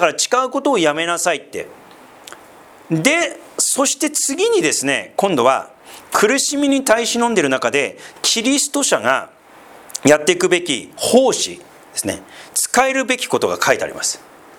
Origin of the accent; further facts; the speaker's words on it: Sendai, Miyagi, Japan; accent: Zuzu-ben; 私実は仙台出身なんで、まずちょっとズーズー弁で、